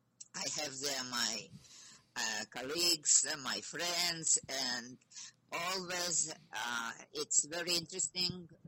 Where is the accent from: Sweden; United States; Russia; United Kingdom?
Russia; English is a second language; now in Argentina; I came from Russia. No, it was a former Soviet Union.